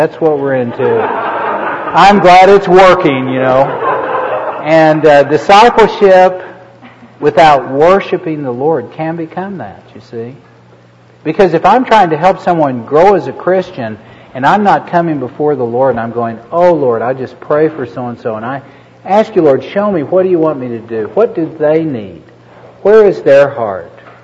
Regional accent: Norman, Oklahoma, United States; I came from the Bible Belt. I thought everybody knew about God, you know. In our town, Norman, Oklahoma, Catholics and Lutherans were rare.

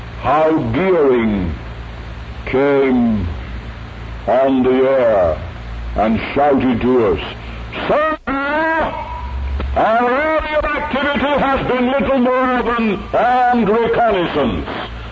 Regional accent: United Kingdom; We're a queer stock, you know, we British.

